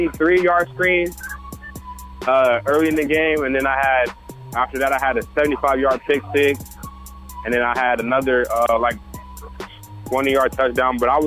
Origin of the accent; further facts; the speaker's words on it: Temecula, California, United States; No, I was born here. I did a lot of moving when I was younger. I grew up in Temecula and Marietta area.